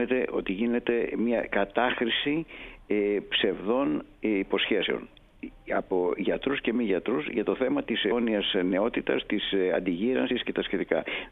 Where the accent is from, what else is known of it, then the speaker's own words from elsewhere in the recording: Greece; μας αφορά εμάς σαν Έλληνες